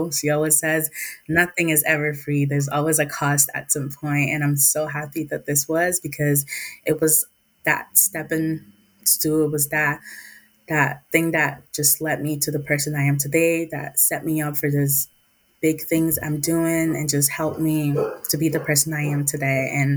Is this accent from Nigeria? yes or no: yes; Nigeria; now in Lynn, United States; I'm from Lynn, Massachusetts. I go to Salem State University as a Promise Year student. I moved here 5 years ago from Nigeria with my mom and 3 siblings.